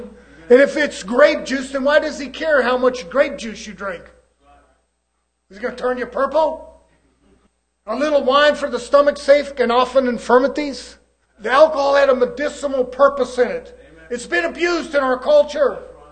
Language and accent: English; California, United States; I'm from California. I don't know if they got any of them out there. I learned to talk like this out here.